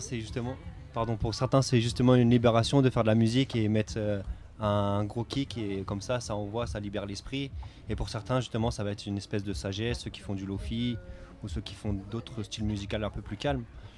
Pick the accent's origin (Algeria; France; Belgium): France; Toulouse, Occitanie; du coup on est de Toulouse là. On est arrivé ce matin en bus.